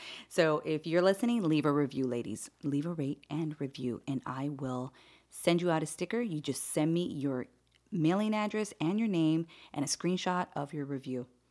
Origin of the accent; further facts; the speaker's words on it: Hawaii, United States; I'm from Hawaii, so we use a lot of very tribal looking patterns too in our own way, you know?